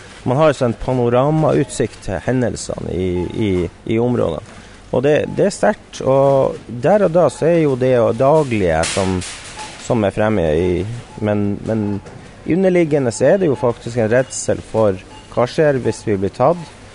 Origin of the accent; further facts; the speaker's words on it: Evenes, Nordland, Norway; Ja, altså jeg kommer opprinnelig fra Evenes I Nordland. Vokst opp I bunkersene som beskyttet Tirpitz under krigen.